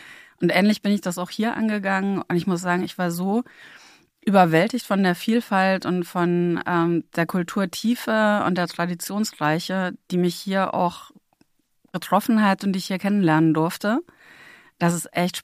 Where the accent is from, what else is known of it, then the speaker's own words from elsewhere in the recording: Munich, Bavaria, Germany; Ich persönlich komme aus Bayern, hört man vielleicht nicht unbedingt. aber bin gebürtige Münchnerin und habe eben auch schon im Rheinland, im Ruhrgebiet oder in Niedersachsen gearbeitet.